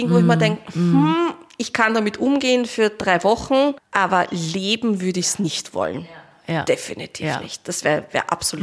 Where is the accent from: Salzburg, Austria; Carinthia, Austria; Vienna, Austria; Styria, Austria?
Vienna, Austria; wir kommen aus Wien und aus Österreich.